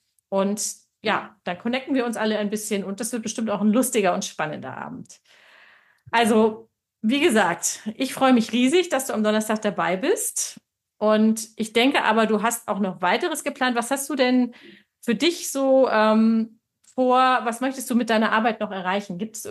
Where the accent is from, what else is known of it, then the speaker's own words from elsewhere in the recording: Hanover, Lower Saxony, Germany; also born or lived in Nuremberg / United States; now in Munich, Germany; ich komme ja aus Hannover, bin in Nürnberg gelebt, in den USA gelebt